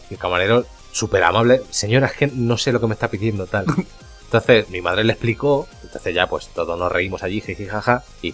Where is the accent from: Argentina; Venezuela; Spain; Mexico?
Spain; Castilla-La Mancha; como buenos manchegos que somos, oye, acostumbrados tapita